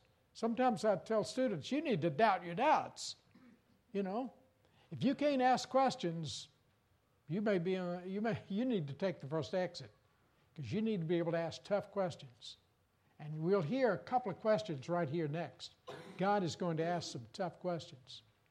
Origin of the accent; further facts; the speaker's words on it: Danville, Virginia, United States; I'd finished the University of Richmond. I grew up on a tobacco farm up near Danville, Virginia. Went off to University of Richmond. And then out to Louisville, Kentucky for graduate school